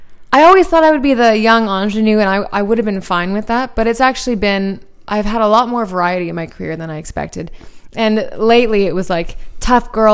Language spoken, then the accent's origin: English; Winnipeg, Manitoba, Canada; So I'm from Winnipeg.